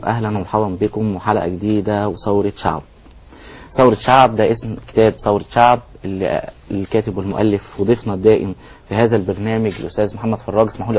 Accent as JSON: {"language": "Arabic", "country": "Egypt", "said": "كتير مننا كمصريين كنا زعلانين"}